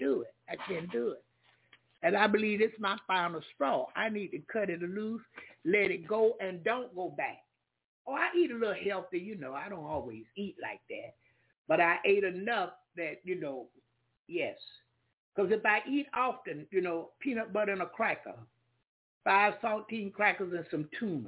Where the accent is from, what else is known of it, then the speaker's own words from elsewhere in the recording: the South, United States; I'm from the South. We believe in soul food.